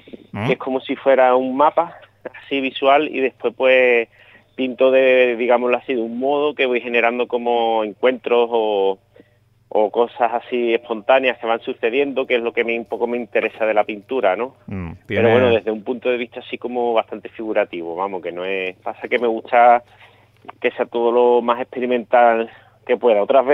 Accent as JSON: {"language": "Spanish", "town": "El Puerto de Santa María", "region": "Andalusia", "country": "Spain", "accent": "El Puerto", "said": "Más o menos, o sea, mi acento es del puerto."}